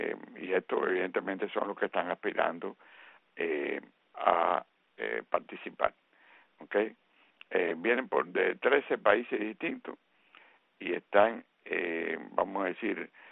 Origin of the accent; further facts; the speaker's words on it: Cuba; somos nosotros los cubanos.